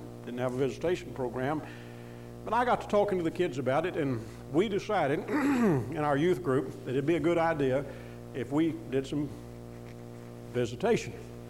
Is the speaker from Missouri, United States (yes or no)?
no; Kentucky, United States; I grew up in Western Kentucky. That's not too far from you, down at Paducah, in that general area. Actually, Paducah's the big town. Where I grew up was at the end of a dirt road, way out in those river bottoms